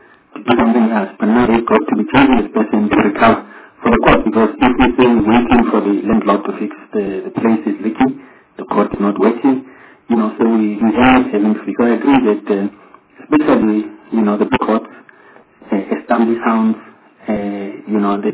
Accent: North West, South Africa; But I can tell you, I've been there myself. I'm from the Northwest.

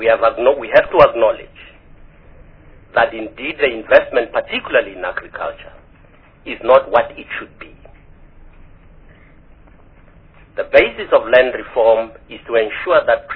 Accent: South Africa; And this is clearly because we are South African.

